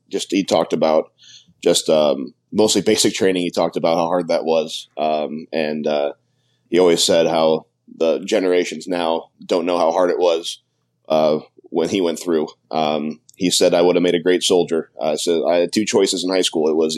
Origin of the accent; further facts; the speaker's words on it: Toledo, Ohio, United States; Like I said, born and raised in Toledo, Ohio.